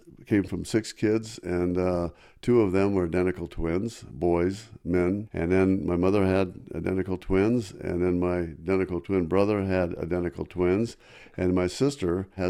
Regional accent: Walnut Creek, California, United States; also born or lived in Alameda; now in Albuquerque, United States; I grew up in the Walnut Creek, Pleasant Hill area.

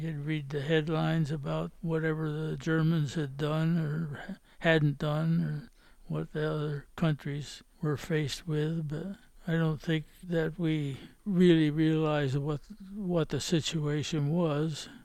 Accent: Dover, New Jersey, United States; Well, small town, about 10,000 people then. An old town. It was there during the Revolutionary War, so it had an ancient history.

